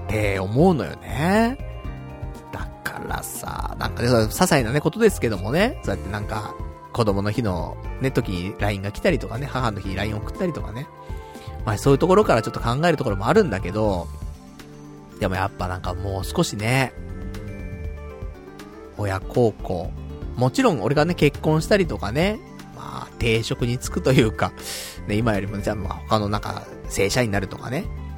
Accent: Saitama, Japan; まあ地元埼玉だからな

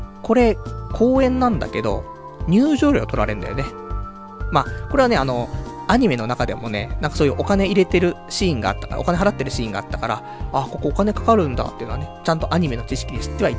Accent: Saitama, Japan; 私埼玉出身ですからね

